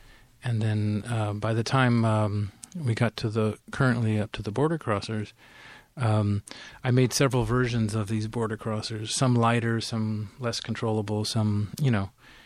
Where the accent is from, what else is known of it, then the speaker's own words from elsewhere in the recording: New Mexico, United States; born there; where I grew up was Mexico at the time, and where I was born in New Mexico was Mexico at the time